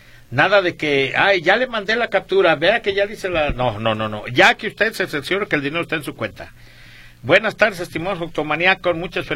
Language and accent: Spanish; Zacatecas, Mexico; yo soy de Zacatecas y allá es la mejor tuna, ¿eh?